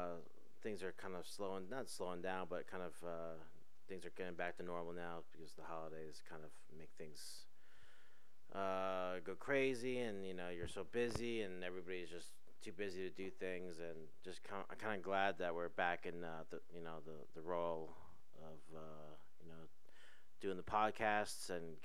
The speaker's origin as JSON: {"language": "English", "region": "New Jersey", "country": "United States", "said": "we're the true green and white, and we're actually from Jersey, so which is good."}